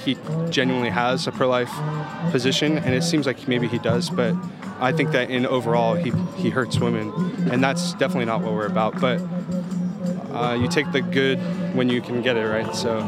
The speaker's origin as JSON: {"language": "English", "town": "Riverside", "region": "California", "country": "United States", "said": "I'm from Riverside, California"}